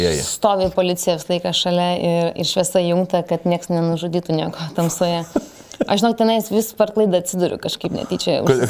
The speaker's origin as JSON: {"language": "Lithuanian", "town": "Klaipėda", "region": "Klaipėda County", "country": "Lithuania", "lives_now": "Vilnius, Lithuania", "said": "aš iš Klaipėdos atvažiavus į Vilniui Fabus"}